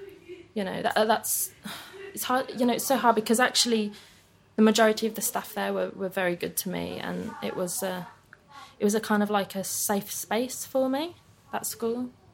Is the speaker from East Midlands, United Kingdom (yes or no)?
no; Birmingham, West Midlands, United Kingdom; I went to a Catholic primary school in Birmingham, which I really liked, actually. I'm not a Catholic, but it was really close